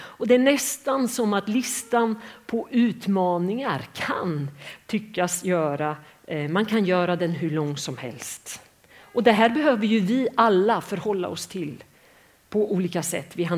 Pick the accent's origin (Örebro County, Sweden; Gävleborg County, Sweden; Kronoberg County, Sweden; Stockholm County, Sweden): Örebro County, Sweden; Fjugesta; now in Nora, Sweden; Ska jag säga något mer liksom seriöst så kommer jag ju från Fjugesta.